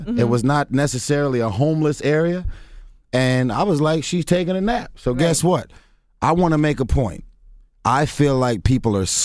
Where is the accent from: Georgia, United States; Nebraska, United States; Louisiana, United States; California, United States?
California, United States; Los Angeles; South Central LA, Watts. Lived in Watts for 19 years. I was born in Watts.